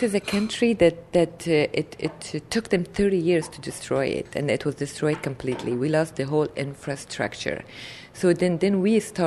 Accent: Kabul, Afghanistan; English is a second language; moved away; No, we were, you know, Afghans were all not very, very wealthy. We are like kind of a middle class, you know, had comfortable life.

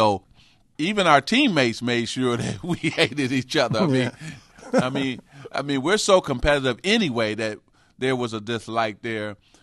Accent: Midwest, United States; We're from the Midwest. We grew up poor. Our families is everything to us.

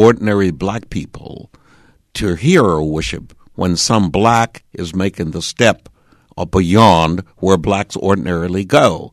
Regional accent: Mineola, Texas, United States; I think there's lots of Texas left in me. I think I brag like I'm still a Texan. I think sometimes I drop my ings like I still live here in Texas

